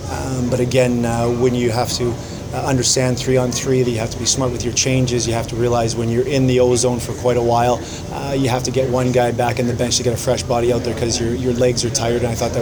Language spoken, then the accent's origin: English; Manitoba, Canada; I was born and raised in Manitoba. I know what that logo means